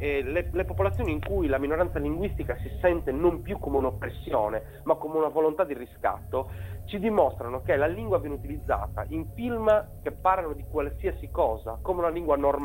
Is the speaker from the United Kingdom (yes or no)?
no; Switzerland; born there; sai che in Svizzera io poi sono nato